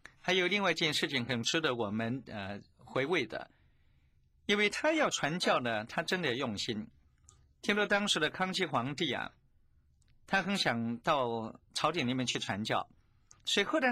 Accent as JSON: {"language": "Chinese", "country": "China", "said": "因为毕竟我们中国人是以士为主，士农工商"}